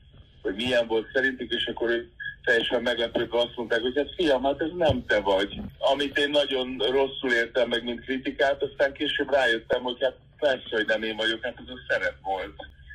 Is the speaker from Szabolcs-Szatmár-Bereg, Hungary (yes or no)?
yes; Fényeslitke, Szabolcs-Szatmár-Bereg, Hungary; also born or lived in Kisvárda; Fényeszékéről indultam, ott nőttem föl, ez egy kis falu, 3500 főt számlál, és Kisvárdán születtem, ez Kisvárda, ez ott van Fényeszékétől 5 kilométerre, és ott születtem, és ott jártam gimnáziumban.